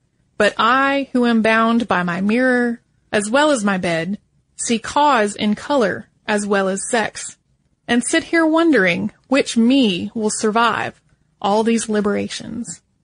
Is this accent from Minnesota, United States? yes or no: no; Philadelphia, Pennsylvania, United States; also born or lived in Poland; I was born in Poland, but I was only 6 months old when my parents and I immigrated to the United States, settling in the Philadelphia area.